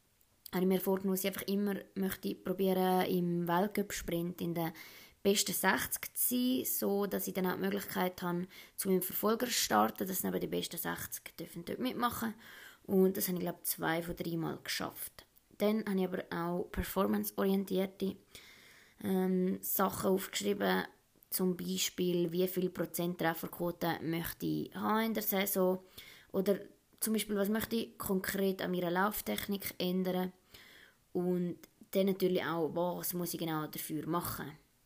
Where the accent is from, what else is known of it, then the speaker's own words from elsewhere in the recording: Prättigau, Graubünden, Switzerland; now in Lenzerheide, Switzerland; mache Biathlon, bin 22, aufgewachsen in Prättigau und hause jetzt in der Lenzerheide.